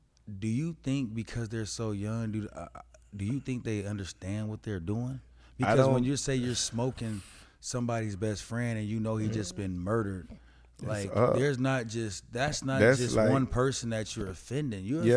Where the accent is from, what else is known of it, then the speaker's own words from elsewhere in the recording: Colorado, United States; Because, bro, I was raised in Colorado. We had gangs. We had Crips and Bloods for sure, bro.